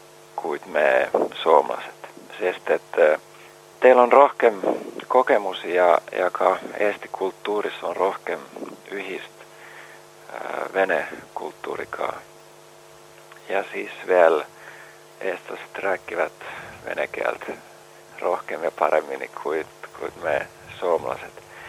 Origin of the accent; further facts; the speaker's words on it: Finland; Estonian is a second language; ise olen soomlane, ma nõukogude ajast natuke tean, sest et kui vene koolis Helsingis käisin